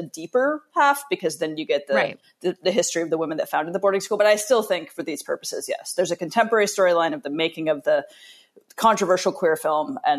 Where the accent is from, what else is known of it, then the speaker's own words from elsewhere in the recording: Montana, United States; and again, from Montana, which is my home state.